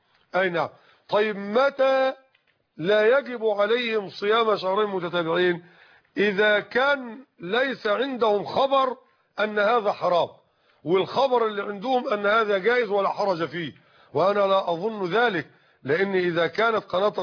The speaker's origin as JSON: {"language": "Arabic", "country": "Egypt", "said": "الوصية الواجبة عندنا في مصر"}